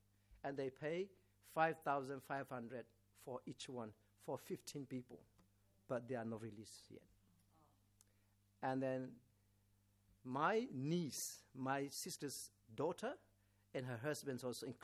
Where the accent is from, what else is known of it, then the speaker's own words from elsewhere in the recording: Myanmar; English is a second language; now in Australia; So we don't feel like as we come from Burma and we are a stranger. So we become like Aussie.